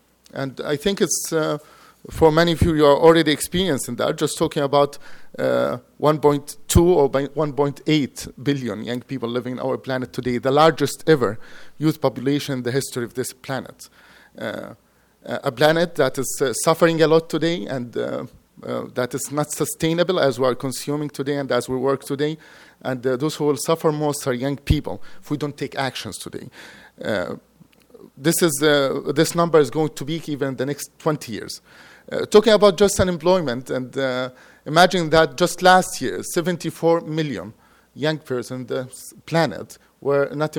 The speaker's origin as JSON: {"language": "English", "country": "Jordan", "said": "I come from Jordan, and the Arabic culture, the word envoy means literally a messenger"}